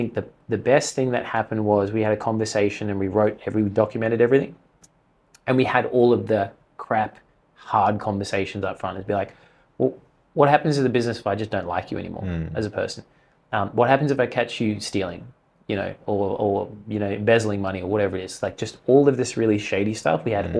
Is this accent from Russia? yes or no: no; Australia; we're Australian